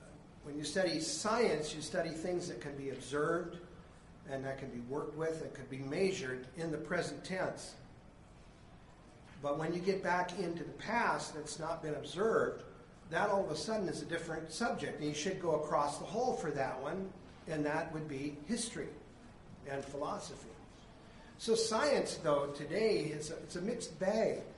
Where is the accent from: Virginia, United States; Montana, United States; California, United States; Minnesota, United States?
Montana, United States; And I grew up in Montana near the Bighorn River and Littlehorn River, and used to ride my bike out after school and on weekends